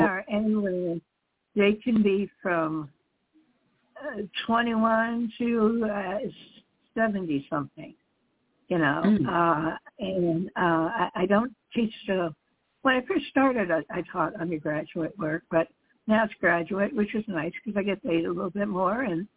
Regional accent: Richmond, New Jersey, United States; moved away as an adult; also born or lived in Cape Cod; now in San Diego, United States; I have lived in many states. I grew up in Richmond, New Jersey, then went to Cape Cod, raised my daughter there, got married, raised my daughter there. And then I left and I moved to San Diego.

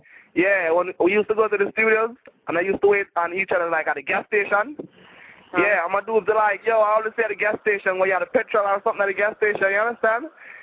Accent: Spanish Town, Saint Catherine, Jamaica; Well, we are originally from Spanish Town. Yeah, in St. Catherine.

